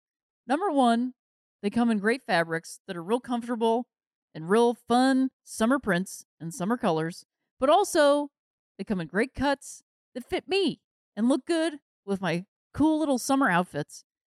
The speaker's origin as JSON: {"language": "English", "town": "Akron", "region": "Ohio", "country": "United States", "tie": "born or raised there", "said": "My hometown of Akron has had the same mayor for something like 25 years."}